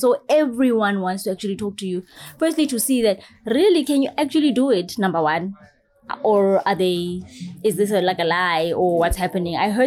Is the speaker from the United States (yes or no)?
no; South Africa; maybe it's because they just love having the experience of talking to me as a South African.